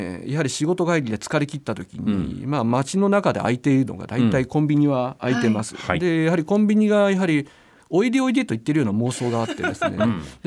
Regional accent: Ehime, Japan; born there; 私今今年51になるんですけれども、はい、愛媛県で生まれましたので

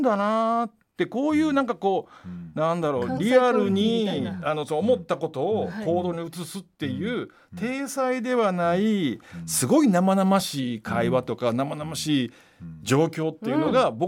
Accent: Amagasaki, Hyogo, Japan; 僕は尼崎出身で、

